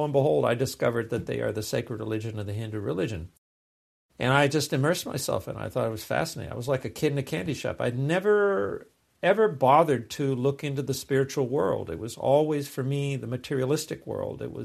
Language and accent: English; Los Angeles, California, United States; born there; I was born in Los Angeles, East Los Angeles.